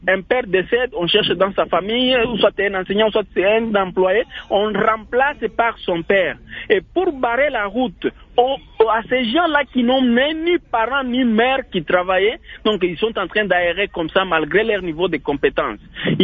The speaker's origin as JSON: {"language": "French", "country": "DR Congo", "said": "on cherche à relever la pauvreté ici chez nous au Congo"}